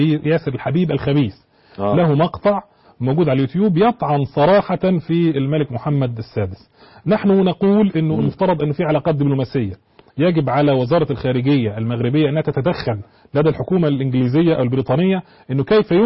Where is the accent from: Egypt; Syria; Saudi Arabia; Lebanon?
Egypt; لكن استقرت عندنا في مصر حوالي 210 سنة تقريبا